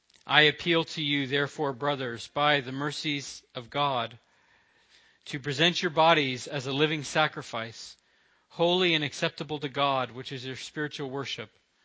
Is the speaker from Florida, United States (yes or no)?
yes; Florida, United States; I'm from Florida, and I still have a lot of family there and a lot of friends there